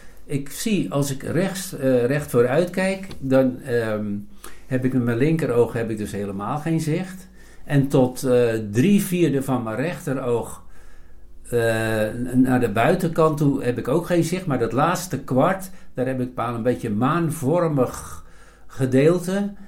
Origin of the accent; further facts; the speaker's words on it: De Zilk, South Holland, Netherlands; also born or lived in Leiden; Ik ben geboren in Leiden. Ik ben dus eigenlijk van oorsprong een Leidenaar. Maar wat dat betreft heeft het maar 2 dagen geduurd. Want ik woonde toen in de Zilk tot mijn 17e. En toen ben ik later naar Lisse verhuisd. En nu uiteindelijk in Noordwijkerhout terechtgekomen.